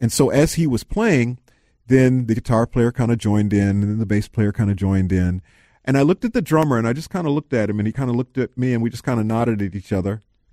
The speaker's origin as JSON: {"language": "English", "town": "Minneapolis", "region": "Minnesota", "country": "United States", "tie": "born or raised there", "said": "I love excuses to come back to town. And, you know, I this is my hometown."}